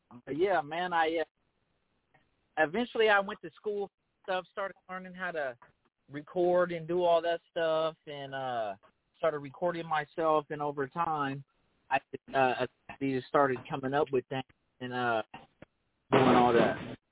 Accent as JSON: {"language": "English", "town": "Chicago", "region": "Illinois", "country": "United States", "lives_now": "Portland, United States", "said": "Man, I'm from Portland, Oregon, originally from Chicago."}